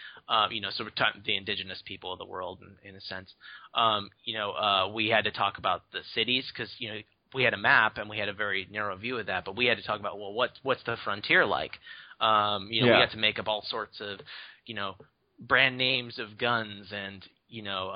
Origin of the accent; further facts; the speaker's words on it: Portland, Oregon, United States; My hometown's here in Portland, Oregon.